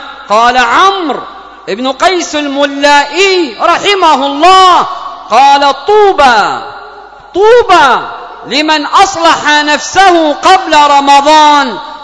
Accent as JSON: {"language": "Arabic", "country": "Yemen", "said": "اللهم ادفع عن بلادنا اليمن الفتن وسائر البلايا والمحن."}